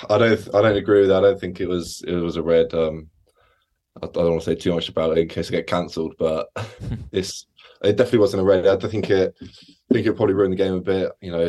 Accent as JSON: {"language": "English", "region": "South East England", "country": "United Kingdom", "said": "I'm from Berkshire"}